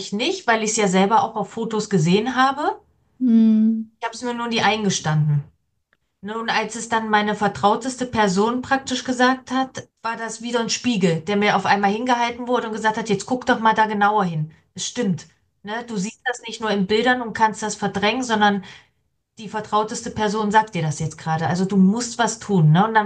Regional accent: Saxony-Anhalt, Germany; moved away as an adult; ich komme eigentlich aus Sachsen-Anhalt, bin irgendwann wegen der Ausbildung hier nach NRW gezogen und wegen der Liebe dann auch hier geblieben.

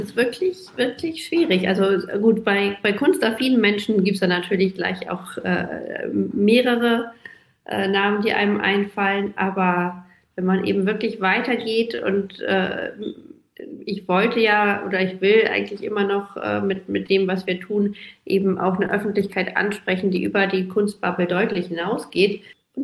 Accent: Hamburg, Germany; Ich bin in Hamburg aufgewachsen

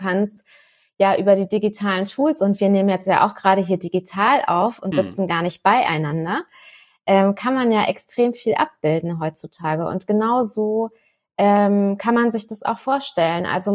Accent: Rhineland-Palatinate, Germany; ich als Pfälzerin

